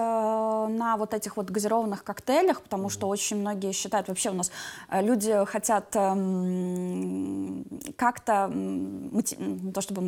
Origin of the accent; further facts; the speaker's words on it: Vidzeme, Latvia; Я из Видземской стороны.